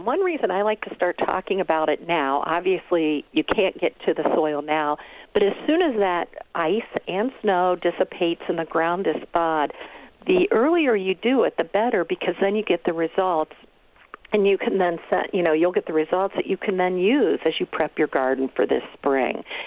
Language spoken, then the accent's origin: English; Ohio, United States; Oh, and you know, I grew up in Ohio and moved here